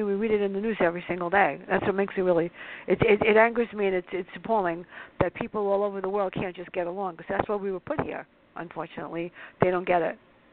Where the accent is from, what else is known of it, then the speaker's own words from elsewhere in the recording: New York City, New York, United States; because that's how I was taught, growing up in the South Bronx.